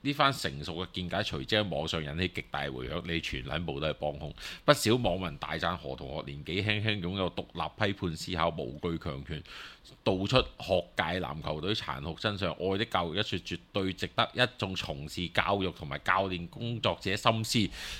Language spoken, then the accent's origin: Cantonese; Hong Kong; 而我哋香港人就係調轉